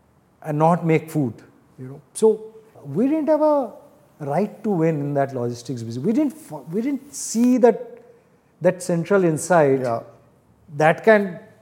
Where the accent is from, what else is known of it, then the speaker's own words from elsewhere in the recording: Kolkata, West Bengal, India; I'm from Calcutta, and you know, people say Bengali entrepreneur is like an oxymoron almost.